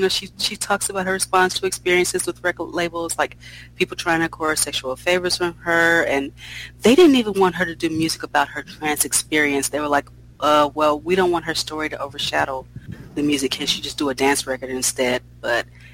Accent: United States; I just thought, I'm American.

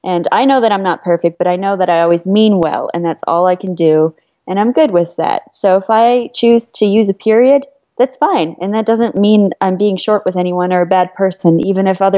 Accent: Barrie, Ontario, Canada; felt very in touch with my Chinese side, other than the fact that I don't speak the language, which I did try, but I grew up in Barrie at the same time, so it wasn't exactly a popular language over there.

